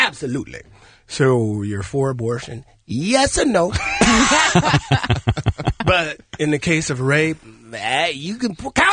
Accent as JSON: {"language": "English", "town": "Detroit", "region": "Michigan", "country": "United States", "tie": "born or raised there", "said": "I grew up in Detroit, so hockey is basically, it's like rugby, football, on cement."}